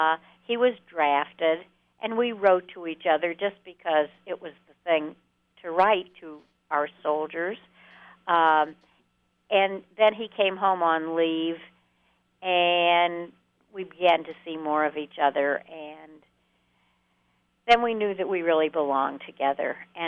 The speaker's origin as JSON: {"language": "English", "town": "Columbus", "region": "Ohio", "country": "United States", "tie": "born or raised there", "said": "And I grew up in Columbus."}